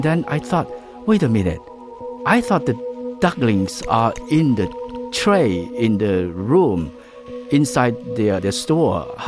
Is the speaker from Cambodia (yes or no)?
yes; Kampong Speu, Cambodia; Where I grew up in Kampung Speu